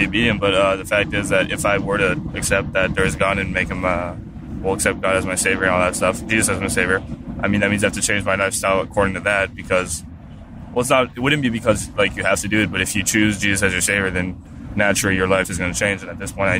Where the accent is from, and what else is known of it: France; born or raised there